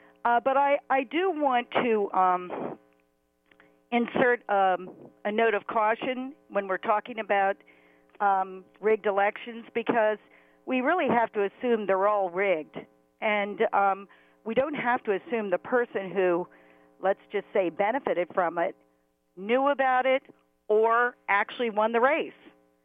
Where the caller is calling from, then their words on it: Philadelphia, Pennsylvania, United States; from Philadelphia.